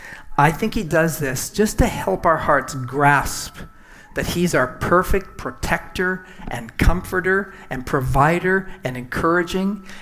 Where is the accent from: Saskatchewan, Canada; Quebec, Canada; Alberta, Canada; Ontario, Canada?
Saskatchewan, Canada; Everybody knew everything about me, right? Everything, right? Small town, Saskatchewan.